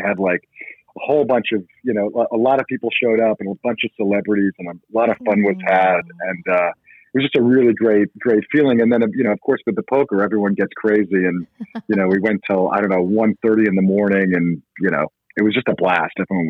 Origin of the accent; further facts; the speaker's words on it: New York City, New York, United States; moved away as an adult; Yeah, I was born in New York City. I went to school in the city, and then right after college, I moved out to LA.